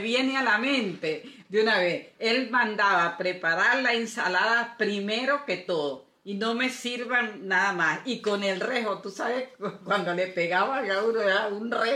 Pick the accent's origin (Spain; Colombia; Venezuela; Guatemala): Venezuela; Mérida; born there; En Mérida, con mucho orgullo.